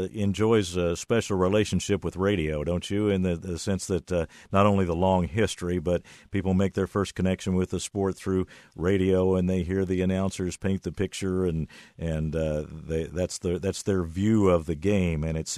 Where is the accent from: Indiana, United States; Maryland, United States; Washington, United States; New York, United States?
Indiana, United States; I grew up in southern Indiana, but we were on the Cardinals Network, which, of course, is very widespread.